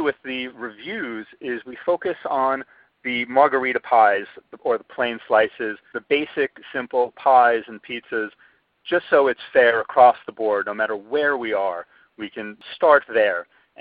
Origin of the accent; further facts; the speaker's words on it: New York, United States; now in Washington, United States; I grew up outside of New York City in Rockland County and have been eating and loving and criticizing pizza for years. Lived in Greenwich Village for 25 years. And recently, I moved to Washington, D.C.